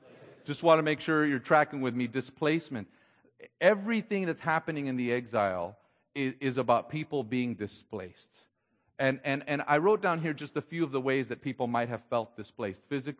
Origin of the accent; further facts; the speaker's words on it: Texas, United States; also born or lived in Coachella, California; growing up in Texas, and then for a little while in the desert of Southern California in the city of Coachella before it was the concerts.